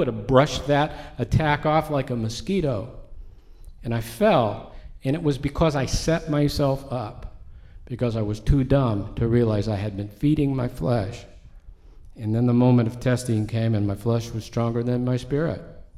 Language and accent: English; Northwest, United States; I grew up in the Northwest, up in the big mountains with the big clear streams